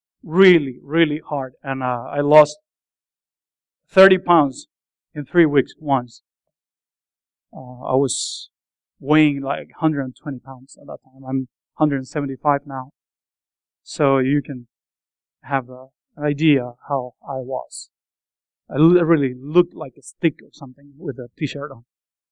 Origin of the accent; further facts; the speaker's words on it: Cuba; moved away as an adult; now in United States; I came from Cuba 2.5 years ago already.